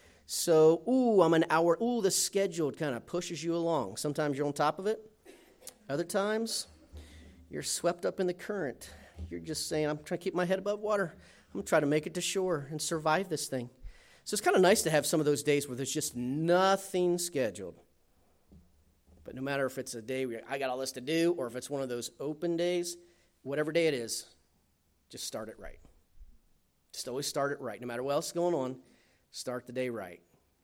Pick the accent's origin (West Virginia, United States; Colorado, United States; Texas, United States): West Virginia, United States; Man, I grew up in West Virginia.